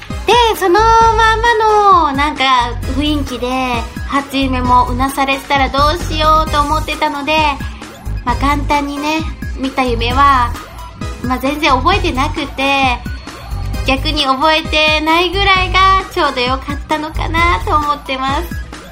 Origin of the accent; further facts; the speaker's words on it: Tottori, Japan; now in Tokyo, Japan; 去年はね、地元の鳥取県と東京をこう行き来する生活が続いてたんだけど